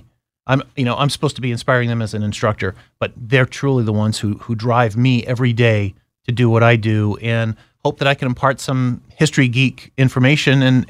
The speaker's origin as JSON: {"language": "English", "region": "New England", "country": "United States", "tie": "born or raised there", "said": "Sure. I grew up in New England, and I was a latecomer to the Navy."}